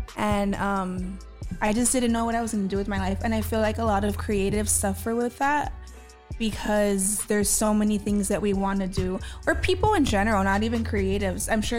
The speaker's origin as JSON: {"language": "English", "town": "Los Angeles", "region": "California", "country": "United States", "tie": "born or raised there", "said": "Born and raised in Los Angeles, born and raised in South Central."}